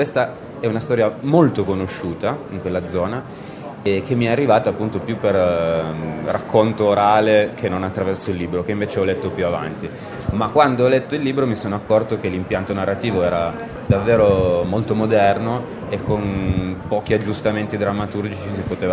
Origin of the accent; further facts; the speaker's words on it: Turin, Piedmont, Italy; sono torinese di nascita e crescita e combinazione compio 39 anni quest'anno